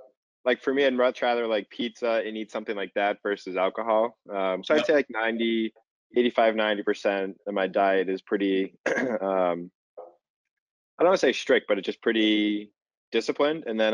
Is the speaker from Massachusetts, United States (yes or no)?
yes; Boston, Massachusetts, United States; But so I grew up in the Boston area.